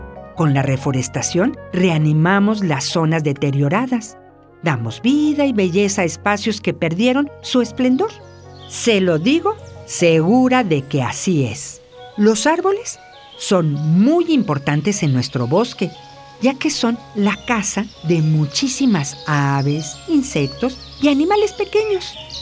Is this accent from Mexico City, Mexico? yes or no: no; San Pablo Etla, Oaxaca, Mexico; de San Pablo Etla.